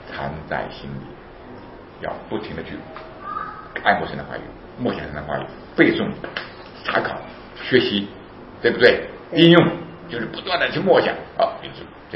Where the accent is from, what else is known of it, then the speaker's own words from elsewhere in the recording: China; 我们中国人天生就会喊口号的